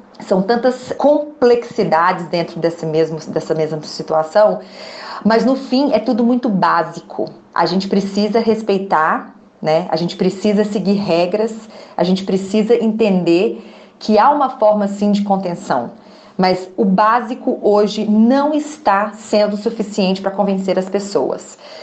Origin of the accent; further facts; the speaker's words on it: Brazil; Você acha que nós, como brasileiros, como país, né, como uma nação, chegamos nesse ponto